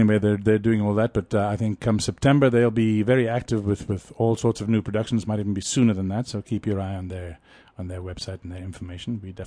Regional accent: North Carolina, United States; But this is actually my hometown here in North Carolina

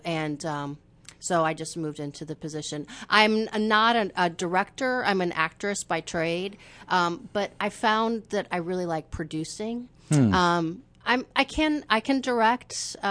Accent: Iowa, United States; Yeah, I'm originally from Iowa. I was a dancer and an actor.

